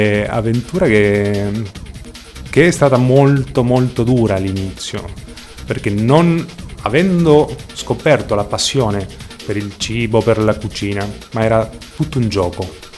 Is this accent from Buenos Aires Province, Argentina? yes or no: no; Córdoba, Argentina; Cordova, che è un po' la Bologna dell'Argentina, ecco.